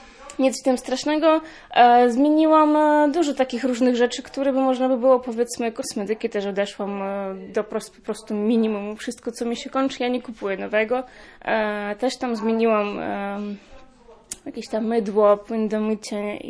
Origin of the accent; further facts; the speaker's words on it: Ukraine; Polish is a second language; Powiem szczerze, że no jestem z Ukrainy i u nas no już jest ten teraz problem